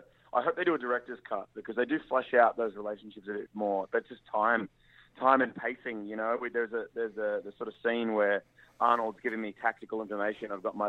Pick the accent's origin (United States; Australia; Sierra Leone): Australia; Well, I think Luke, you know, obviously we're all Australian.